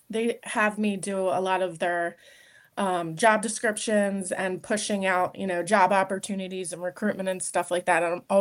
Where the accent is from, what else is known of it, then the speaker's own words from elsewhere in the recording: Philadelphia, Pennsylvania, United States; so for the unions, I grew up in Philly, so very union.